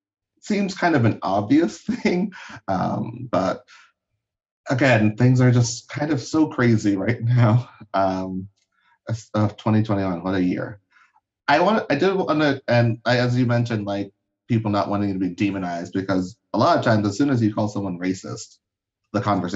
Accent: Liberia; now in United States; Because I'm from Liberia, so I don't use the, like, I was born there. So I don't use the phrase African-American, because I'm not.

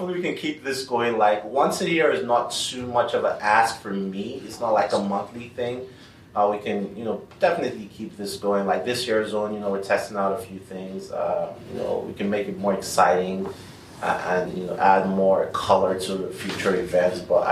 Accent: Nigeria; now in United States; I am Nigerian, so I do that.

